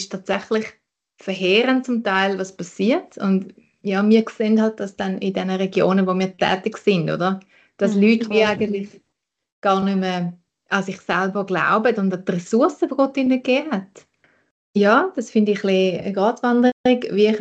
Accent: Switzerland; dass wir als Schweizer irgendwo hingehen und etwas Gutes tun

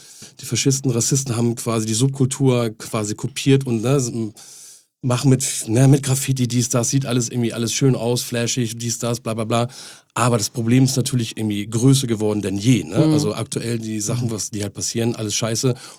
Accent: Henstedt-Ulzburg, Schleswig-Holstein, Germany; ich bin auf dem Dorf groß geworden, ein Gruß auch noch raus an meine Geburtsstadt, Heinstede-Ulzburg

